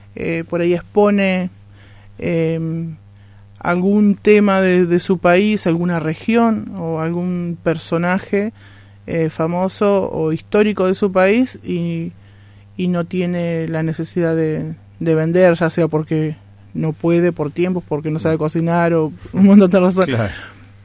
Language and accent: Spanish; Paysandú, Uruguay; Yo soy de Paysandú, Uruguay.